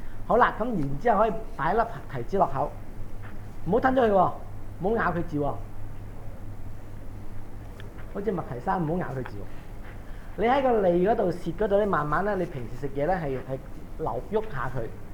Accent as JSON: {"language": "Cantonese", "country": "Hong Kong", "said": "好多時咧，我哋香港人咧嘅腸胃咧咁易有問題呢"}